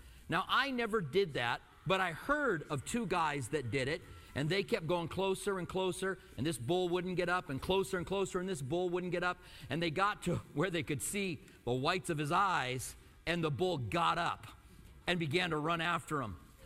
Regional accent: Albuquerque, New Mexico, United States; also born or lived in Clinton, Iowa; I grew up in I was born in Clinton, Iowa. This sounds like it's going to be a really long story when you start off with I was born in Clinton, Iowa. Then we moved to Albuquerque, and I went back to Iowa for vacations.

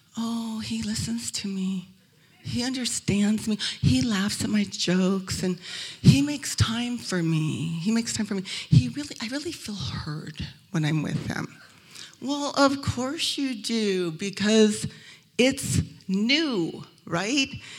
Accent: Arizona, United States; I was raised in Arizona. We don't eat fish here, you know. We eat burgers, okay?

